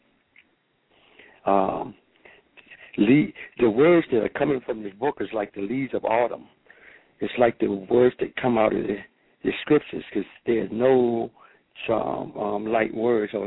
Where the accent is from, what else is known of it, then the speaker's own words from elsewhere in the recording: Washington, District of Columbia, United States; I mean, I'm in the nation's capital. I grew up in Washington, D.C.